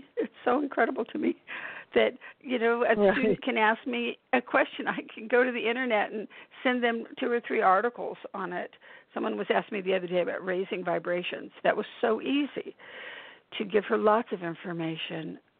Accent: United States; especially as an American.

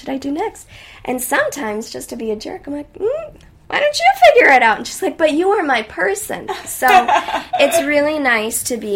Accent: Chicago, Illinois, United States; And since I grew up in Chicagoland, it was really awesome

